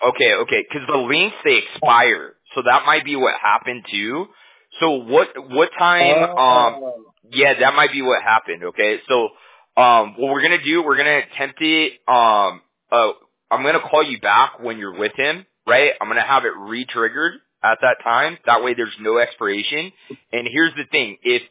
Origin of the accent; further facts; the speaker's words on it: Huntington Beach, California, United States; Yeah, we're in California. I'm from Huntington Beach.